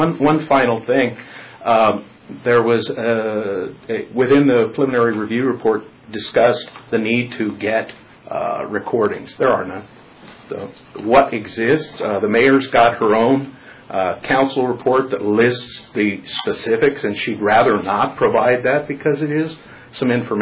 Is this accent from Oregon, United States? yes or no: yes; Nyssa, Oregon, United States; my hometown in Nissa, Oregon